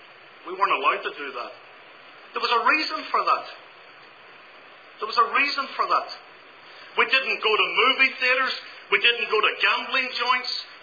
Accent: Belfast, Northern Ireland, United Kingdom; Growing up in Belfast, Northern Ireland, there were lots of nice things that we did. But there were a lot of things that we did not do as a Christian family.

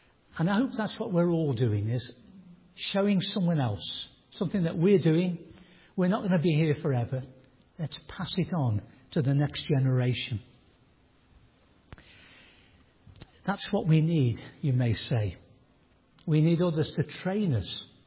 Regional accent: England, United Kingdom; moved away; because I was from England

